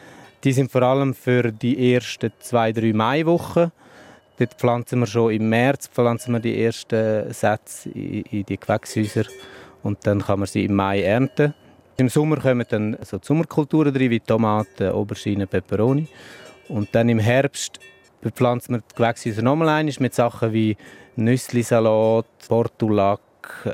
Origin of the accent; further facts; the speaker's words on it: Graubünden, Switzerland; bin ich eigentlich auch in Graubünden aufgewachsen, im Lugnetz. Meine Eltern sind zugezogen aus dem Aargau. Darum rede ich auch romanisch, einfach Sursilvan.